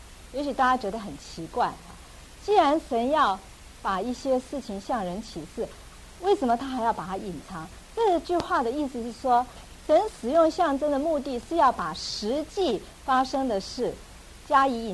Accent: China; 就为什么我们中国人还有在美国也是一样，这么多人去算命

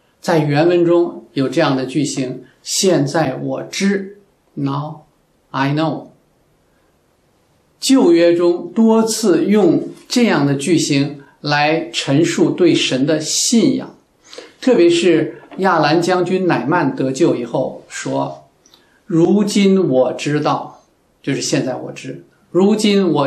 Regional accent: China; 根据圣经人口学，我们中国人也是挪亚的后代，是闪的后代。

